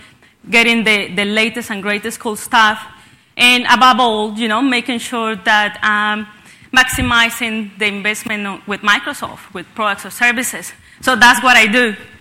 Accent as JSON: {"language": "English", "country": "Colombia", "second_language": "English", "said": "I come from the beautiful country of Colombia, very famous for coffee, football"}